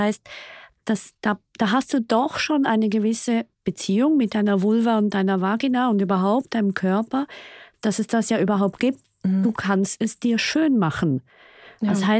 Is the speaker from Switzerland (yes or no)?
yes; Switzerland; Ich bin ja Schweizerin und wir sagen immer, der Emmentaler gehört zu unserer Kultur.